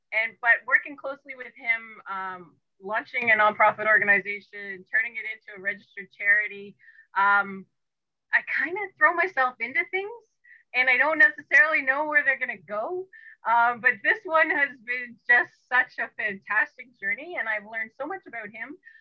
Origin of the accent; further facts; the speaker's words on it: Toronto, Ontario, Canada; I grew up in Toronto in the West End, So the Ontario Science Center was like, I was constantly pestering my parents to take me to whenever I could.